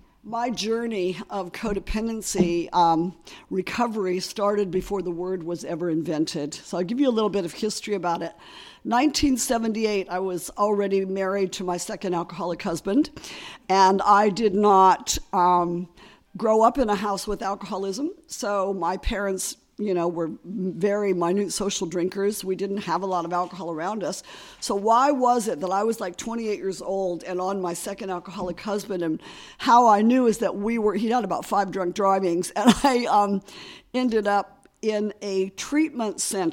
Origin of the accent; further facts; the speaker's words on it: California, United States; I'm from California, you know, we say we're the muesli, we're the granola capital of the world, the muesli capital of the world, the fruits, nuts, and flakes, we're all there, and so that's where I grew up and came from